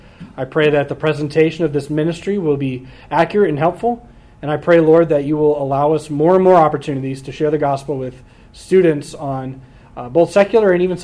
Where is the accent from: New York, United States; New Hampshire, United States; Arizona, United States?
New Hampshire, United States; also born or lived in Wisconsin; for those of you who I haven't had the chance to meet before. I grew up in New Hampshire, went to school in Wisconsin